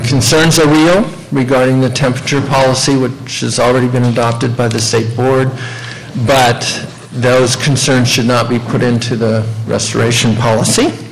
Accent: McKinleyville, California, United States; from McKinleyville.

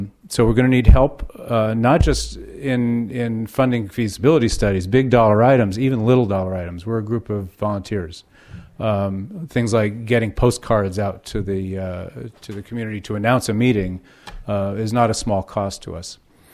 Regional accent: Monte Rio, California, United States; I'm from Monte Rio.

